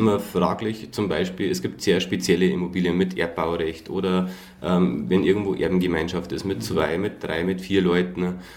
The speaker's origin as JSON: {"language": "German", "town": "Schönau am Königssee", "region": "Bavaria", "country": "Germany", "tie": "born there", "said": "also ich bin gebürtiger Schönau am Königssee, kenne mich im Talkessel wirklich gut aus"}